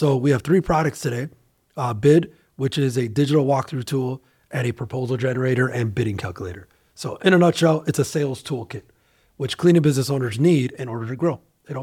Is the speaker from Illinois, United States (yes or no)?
yes; Chicago, Illinois, United States; Well, I mean, we're from Chicago. It's a very, you know, there's a big tech ecosystem here.